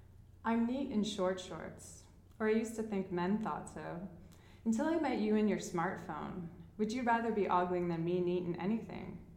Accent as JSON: {"language": "English", "town": "Toronto", "region": "Ontario", "country": "Canada", "also_born_or_lived": "Montreal", "lives_now": "Ottawa, Canada", "said": "And I'm from Toronto, but I now live in Ottawa. I moved there about a year ago for my partner"}